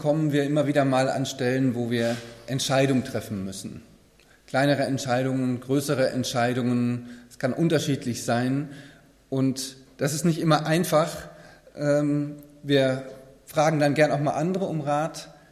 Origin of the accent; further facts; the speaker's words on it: Ewersbach, Hesse, Germany; Ich komme aus Eversbach